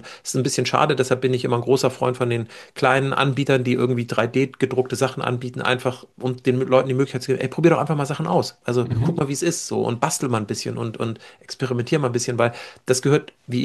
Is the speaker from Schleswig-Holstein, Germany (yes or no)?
yes; Schleswig-Holstein, Germany; wo ich herkomme aus dem Norden